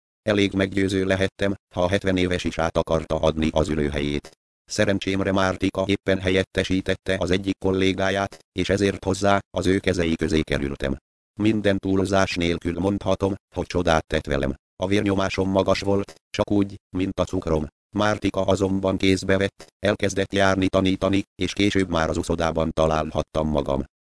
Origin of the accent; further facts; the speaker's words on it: Szeged, Csongrád-Csanád, Hungary; born there; 41 éves. Szegeden születtem, és békés családi környezetben éltem.